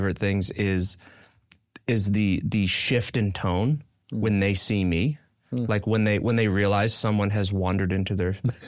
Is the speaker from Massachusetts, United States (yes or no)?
yes; Massachusetts, United States; And, you know, I'm from Massachusetts and, you know, when folks say I want to move to Massachusetts, you know, I'm not like, oh, don't do that.